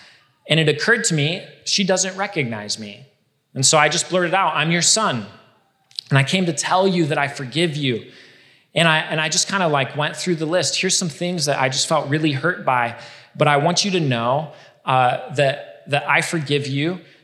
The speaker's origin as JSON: {"language": "English", "town": "Baker City", "region": "Oregon", "country": "United States", "tie": "born or raised there", "said": "It's a small town of like 10,000 people, Baker City"}